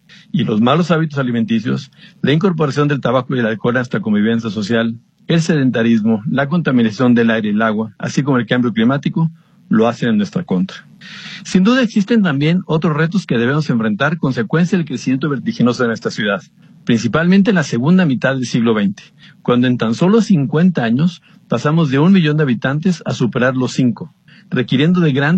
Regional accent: Guadalajara, Jalisco, Mexico; como decimos los de por acá, soy un orgulloso tapatío de toda la vida.

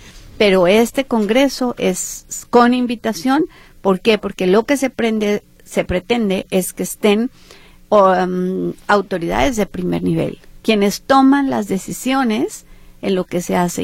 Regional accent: Jalisco, Mexico

